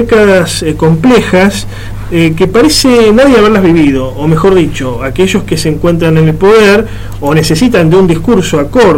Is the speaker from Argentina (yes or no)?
yes; Argentina; Ahora, todos somos argentinos